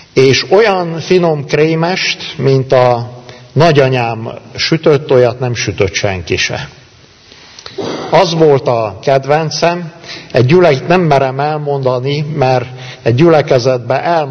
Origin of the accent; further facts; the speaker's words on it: Körösfő, Cluj County, Romania; én Kalotaszegen úgy nőttem fel